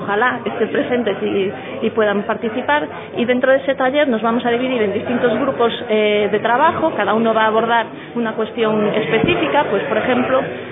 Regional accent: Galicia, Spain; En Galicia, de donde yo soy, tenemos el Camino a Santiago

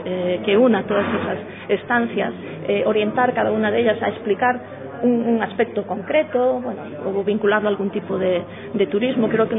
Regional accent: Galicia, Spain; En Galicia, de donde yo soy, tenemos el Camino a Santiago

